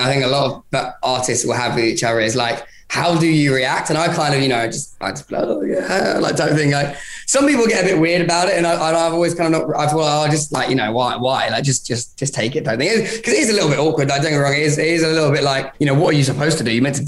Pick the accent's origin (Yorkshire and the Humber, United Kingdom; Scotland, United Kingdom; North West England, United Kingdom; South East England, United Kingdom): South East England, United Kingdom; Brighton; I grew up in Brighton originally. I started to kind of get well known a little bit in Brighton.